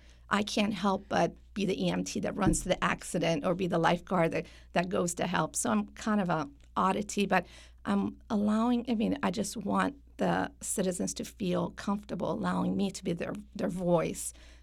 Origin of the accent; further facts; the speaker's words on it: Virginia, United States; also born or lived in Iran; I was born in Iran, but I grew up in Virginia. So I was in Southern Virginia, Hampton area at first, and then Northern Virginia.